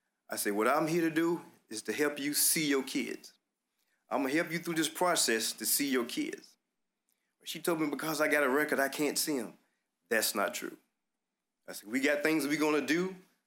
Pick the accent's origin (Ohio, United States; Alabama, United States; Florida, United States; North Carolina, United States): Florida, United States; Tallahassee; I'm a proud graduate of Florida A&M University. I'm from Tallahassee.